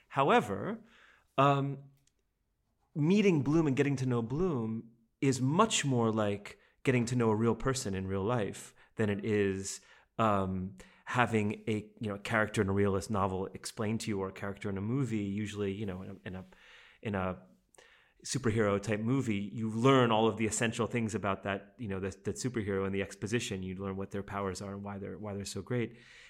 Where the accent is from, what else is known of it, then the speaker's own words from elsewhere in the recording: United States; I mean, I say this as an American